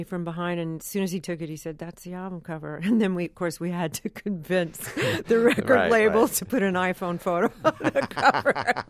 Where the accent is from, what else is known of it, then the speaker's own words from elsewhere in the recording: Memphis, Tennessee, United States; born there; also born or lived in Nashville; I was born in Memphis, but we only lived there 3 years. And I spent almost a decade in Nashville, you know, many years ago. And I just thought the South was behind me.